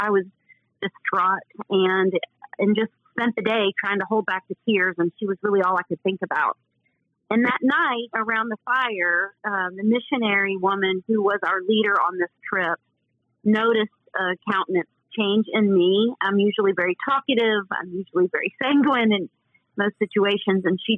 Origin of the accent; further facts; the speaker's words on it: the South, United States; heat I had never known, and I grew up in the South.